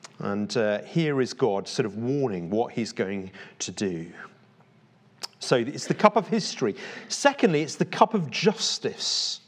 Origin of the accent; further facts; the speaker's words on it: Leeds, Yorkshire and the Humber, United Kingdom; I remember growing up in Leeds, when I was about 15, we used to go down to the pub together on a Friday.